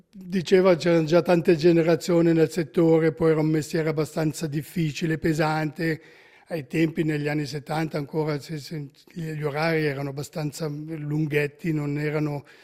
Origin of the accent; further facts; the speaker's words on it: Lugano, Ticino, Switzerland; Sono nato e cresciuto a Lugano